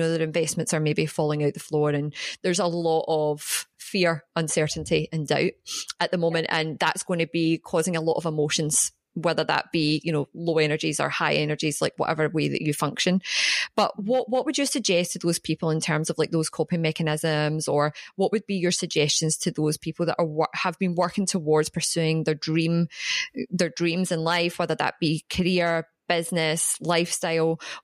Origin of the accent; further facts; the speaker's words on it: Glasgow, Scotland, United Kingdom; I'm from Glasgow.